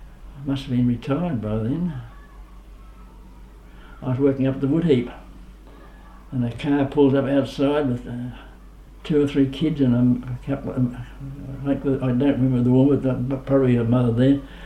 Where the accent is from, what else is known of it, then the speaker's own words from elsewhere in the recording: Hamilton, Victoria, Australia; So we came from Hamilton. So every holiday, we would take her and leave her in Dunkeld and go on to Hamilton